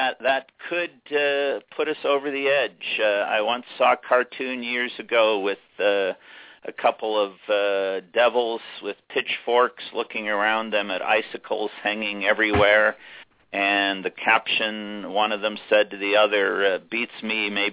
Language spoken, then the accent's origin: English; Illinois, United States; even though I'm from Northern Illinois and I fantasize about seeing them in a World Series in my lifetime.